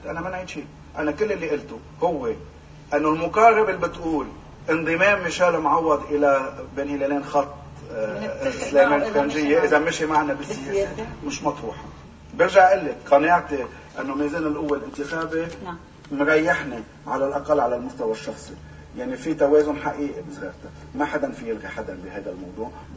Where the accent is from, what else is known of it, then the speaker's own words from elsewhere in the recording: Zgharta, North Governorate, Lebanon; أنا بدي أرجع شوي هون لورا وأقول لك أنه أنا بعتبر أنا لبناني أولاً، قلت لك إياها أول